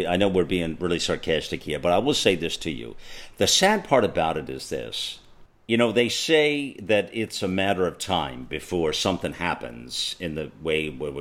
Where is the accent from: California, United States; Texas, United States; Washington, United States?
California, United States; I apologize to you as a Californian, but as an American, you're right.